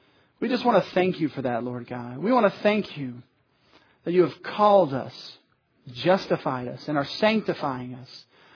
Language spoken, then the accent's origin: English; the South, United States; I think I need to say this because we're from the South. And in the South, there's a lot of religion.